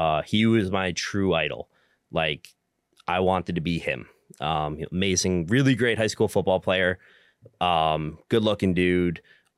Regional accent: Hawthorne, New York, United States; So I grew up in Hawthorne, New York, which is like the Mount Pleasant area, near Valhalla, like that. Yeah, Westchester County.

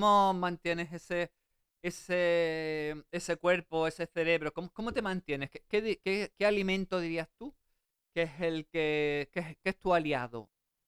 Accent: Andalusia, Spain; accent: Sevillian; me pusieron un corrector en los dientes y yo todo mi acento andaluz lo perdí. Porque tuve que aprender a hablar de nuevo. Yo por eso quizás ahora pronuncio las S y vamos, a mí la gente me asocia más como que soy de Burgos, de Valladolid

